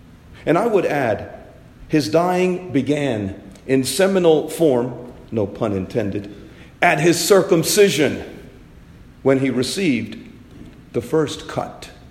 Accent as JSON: {"language": "English", "country": "India", "said": "do you know when babies are baptized in India, my home country?"}